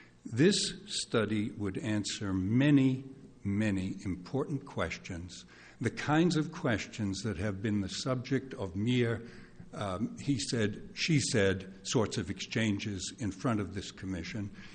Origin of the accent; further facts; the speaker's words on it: Phillips, Maine, United States; I'm from Phillips, and I'm here to urge you to turn down this application for the Sisk wind project